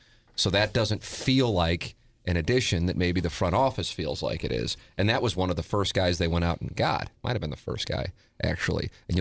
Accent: New York, United States; Is being a New Yorker, but I don't hate the Cubs

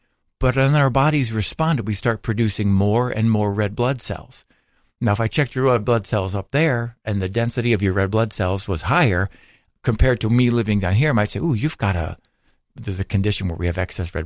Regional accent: Indiana, United States; I'm from Indiana, other people right here from the Hernando County area.

